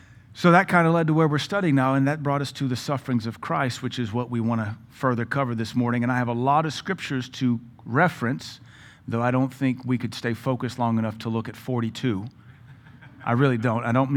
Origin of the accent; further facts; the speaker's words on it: the South, United States; This is a necessary doctrine, especially as a Southerner. I was raised in denominational churches, a little bit of Methodism, a whole lot of Southern Baptistism